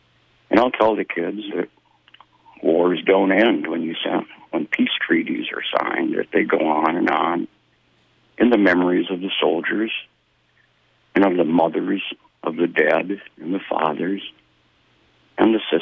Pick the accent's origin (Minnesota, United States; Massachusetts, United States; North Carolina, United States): Minnesota, United States; Worthington; And my recollection of growing up in Worthington, Minnesota was of a very tense household, bitter arguments between my mom and dad late at night.